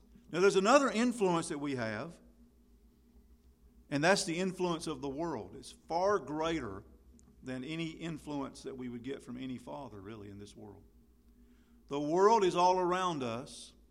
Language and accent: English; the South, United States; accent: southern; When I moved to Minnesota, I lost my southern accent to a degree.